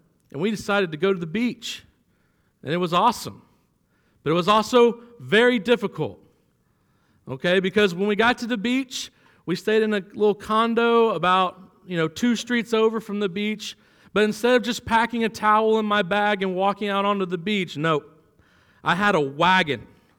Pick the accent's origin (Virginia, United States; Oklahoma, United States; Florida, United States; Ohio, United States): Florida, United States; moved away as an adult; now in Kentucky, United States; Well, most of you know I'm from Florida. You can probably tell by my tan. But I think the Lord knew that when I was in my late 20s, I would move to Kentucky